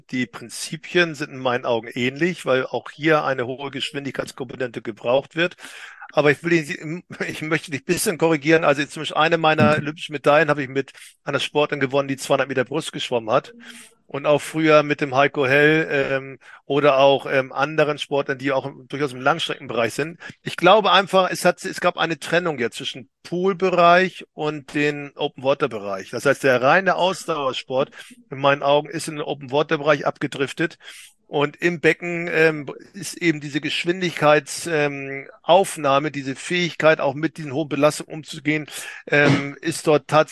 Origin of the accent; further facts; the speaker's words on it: Hamburg, Germany; ich komme selbst aus Hamburg, weißt du ja, und ich bin selbst lange hier für Hamburg geschwommen.